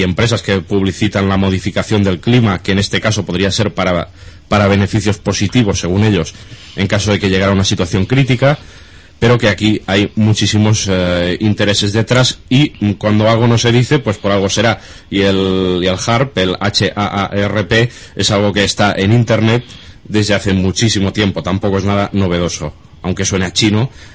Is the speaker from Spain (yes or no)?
yes; Rubí, Catalonia, Spain; yo en mi ciudad natal de nacimiento hubo unas inundaciones brutales en el Vallés en los años 60